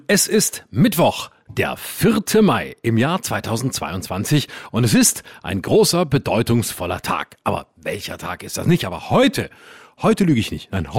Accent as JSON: {"language": "German", "region": "Baden-Württemberg", "country": "Germany", "said": "Oder in Baden, da wo ich herkomme."}